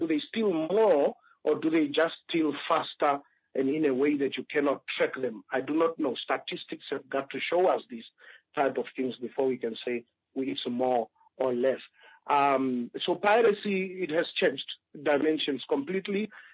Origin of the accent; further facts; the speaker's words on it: Swakopmund, Erongo, Namibia; now in Windhoek, Namibia; When I came to Windhoek from the coast, I grew up in the coast. I'm a person from the Rongo region, born in a village, and then I schooled in Swakopmund at Vrede.